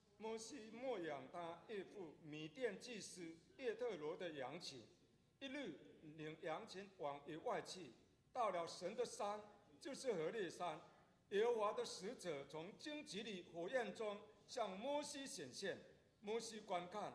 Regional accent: Fujian, China; also born or lived in Hong Kong / Gold Coast, Australia; now in Perth, Australia; 我是来自中国福建，我是生长在福建，我是在福建信耶稣，我75年在福建信耶稣，79年从福建到香港

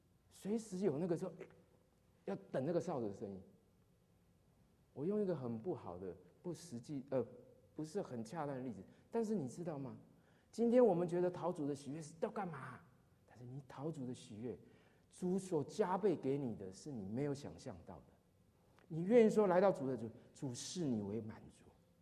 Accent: Taiwan; 我是台湾来的

